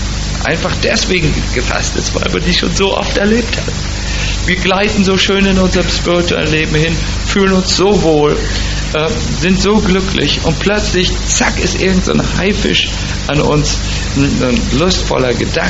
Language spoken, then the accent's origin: German; Fehmarn, Schleswig-Holstein, Germany; ich bin für 8 Jahre im Meer groß geworden, in der wunderschönen Ostsee, in Sylt-Fehmarn.